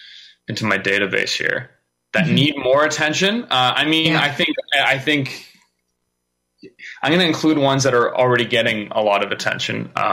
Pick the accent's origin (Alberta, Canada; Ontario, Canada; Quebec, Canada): Ontario, Canada; Oakville; No, I grew up in Oakville, which is hilarious. It's a cultural desert if you ever are thinking about visiting.